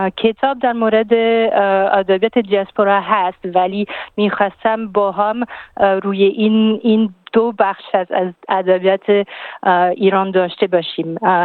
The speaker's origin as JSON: {"language": "Persian", "country": "France", "second_language": "Persian", "said": "تمام خانواده من فرانسوی هست، همسرم هم فرانسوی است، ولی بله زبان فارسی یک سال در پاریس یاد گرفتم و بعدا در ایران"}